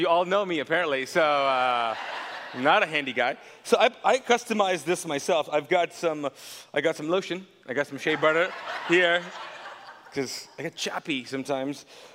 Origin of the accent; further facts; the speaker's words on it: Kuwait; my background, I grew up in Kuwait